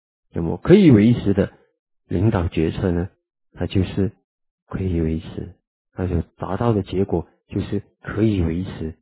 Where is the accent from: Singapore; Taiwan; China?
Singapore; 然后我们新加坡人呢去赚大钱